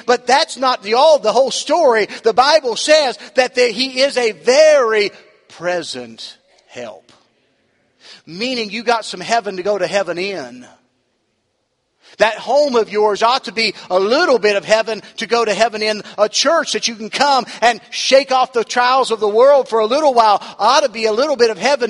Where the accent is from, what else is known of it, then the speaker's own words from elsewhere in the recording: West Virginia, United States; I'm from West Virginia, I think this isn't going to bother us